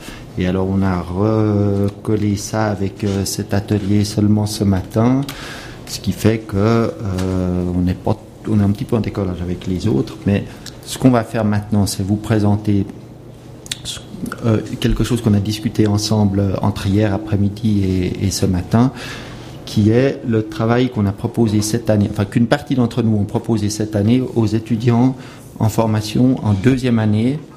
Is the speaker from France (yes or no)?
no; Switzerland; puisqu'on est suisse et puis qu'on aime bien se singulariser